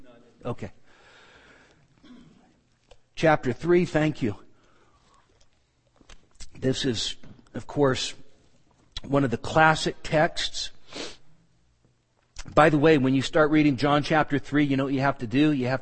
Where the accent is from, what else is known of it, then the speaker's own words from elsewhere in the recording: Marysville, California, United States; born there; Now, I was born in Marysville, California. Do you think if I'd have had a choice, I'd have picked Marysville, California?